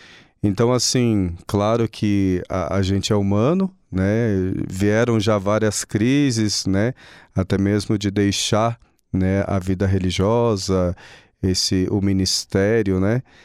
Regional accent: Itapeva, São Paulo, Brazil; now in Xaxim, Brazil; eu fui ordenado na minha cidade natal, né, Itapeva

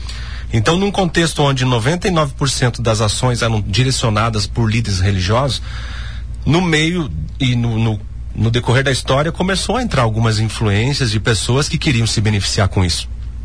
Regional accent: Xaxim, Santa Catarina, Brazil; Eu sou natural de Xaxim e é a primeira vez que eu entro aqui.

